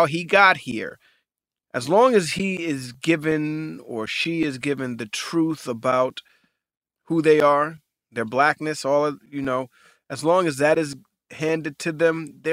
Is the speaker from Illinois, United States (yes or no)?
no; New York City, New York, United States; You know, I grew up in a very diverse community. I grew up in Hell's Kitchen, New York City, and it wasn't just black people.